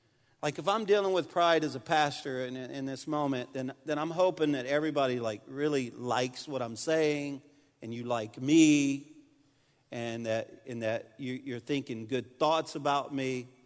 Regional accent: Louisiana, United States; and I'm a Cajun, and don't betray me.

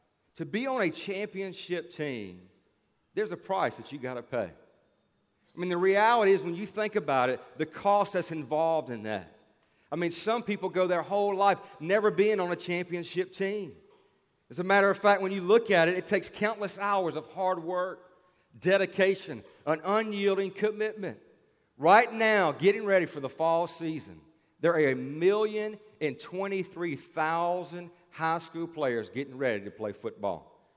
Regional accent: Baton Rouge, Louisiana, United States; And this past week, I had the opportunity to be back in Baton Rouge, my hometown where I grew up

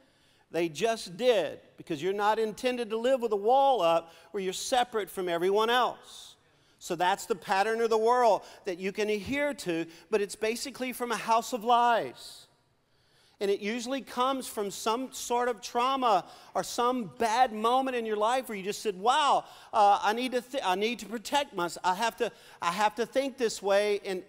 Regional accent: Louisiana, United States; We're loud. We're Cajun people. So everything we do is loud.

